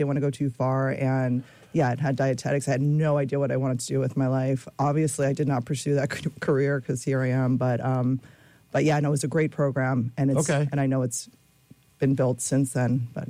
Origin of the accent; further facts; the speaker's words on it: Farmingdale, New York, United States; I'm from Farmingdale, which is right in between Nassau and Suffolk.